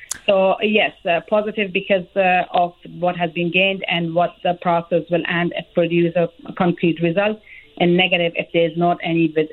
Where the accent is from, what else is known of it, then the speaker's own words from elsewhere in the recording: Herat, Afghanistan; I'm originally from Herat. I'm born and raised in Herat.